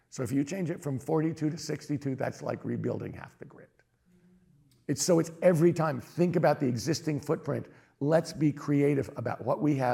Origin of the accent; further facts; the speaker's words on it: San Francisco, California, United States; So I'm from San Francisco. So I know San Francisco politics a little bit better.